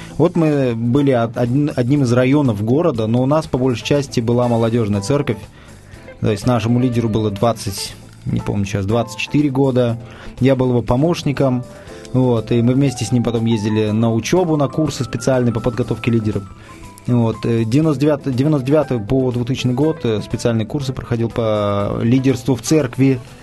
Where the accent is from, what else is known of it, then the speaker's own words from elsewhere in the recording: Tashkent Region, Uzbekistan; Да, я из солнечного Узбекистана. В Узбекистане я родился и вырос, в Ташкентской области.